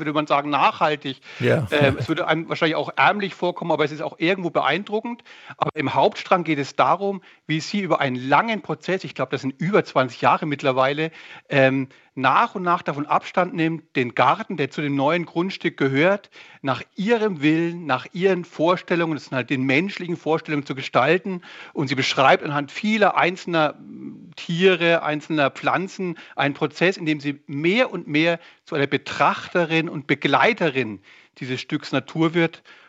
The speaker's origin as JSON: {"language": "German", "region": "West Germany", "country": "Germany", "said": "aber gerade als Westdeutscher, wie ich einer sozusagen sozialisiert bin"}